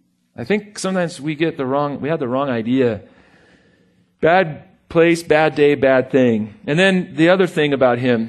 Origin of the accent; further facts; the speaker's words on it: Buena Park, California, United States; my neighborhood that I grew up in, man, I grew up in Buena Park, North Orange County, and by the Barrio de los Coyotes.